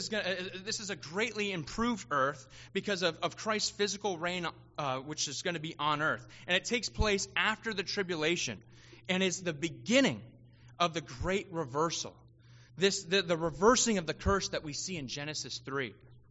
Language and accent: English; Pennsylvania, United States; I'm from Pennsylvania, we don't have those